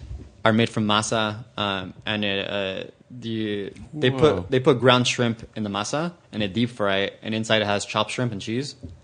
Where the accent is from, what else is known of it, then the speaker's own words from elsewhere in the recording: Los Angeles, California, United States; I was born and raised in East LA, and I just want to represent